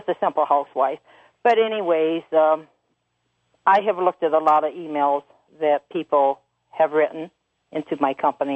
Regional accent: Michigan, United States; I'm from Michigan, so I don't know.

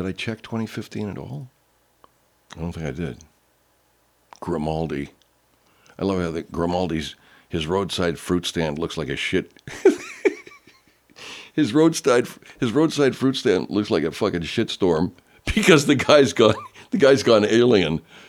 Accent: Arcadia, California, United States; Invasion of the Body Snatchers was filmed in part in my old town of Sierra Madre, north of my hometown of Arcadia.

